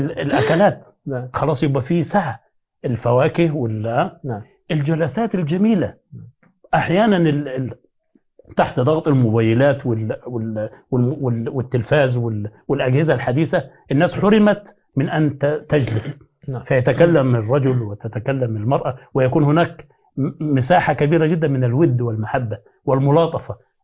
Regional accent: Upper Egypt, Egypt; نبدأ نفطر عندنا في الصعيد يا سيدنا.

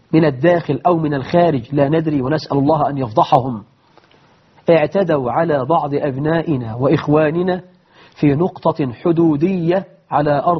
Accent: Egypt; بلدنا مصر

